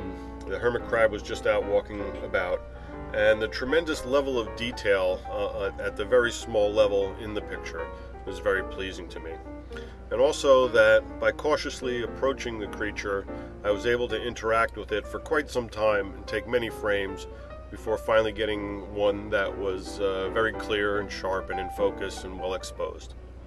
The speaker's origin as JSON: {"language": "English", "region": "New Jersey", "country": "United States", "said": "from New Jersey."}